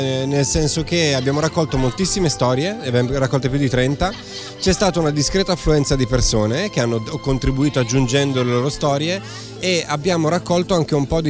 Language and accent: Italian; Milan, Lombardy, Italy; io sono di Milano e ci sono problemi per certi versi diversi ma in molte dimensioni analoghi